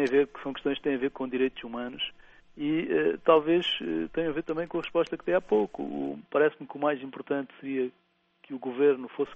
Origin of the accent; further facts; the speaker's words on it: Huambo, Angola; me agrada ouvir alguém da minha cidade natal, do Uambo, né?